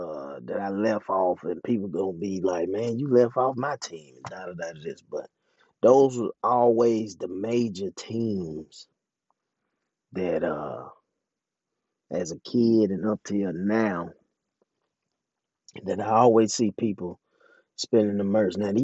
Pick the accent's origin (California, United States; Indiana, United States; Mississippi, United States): Mississippi, United States; Jackson; who all my life growing up in Jackson, it's always been a lot of Cowboy fans, 49er fans, and Laker fans.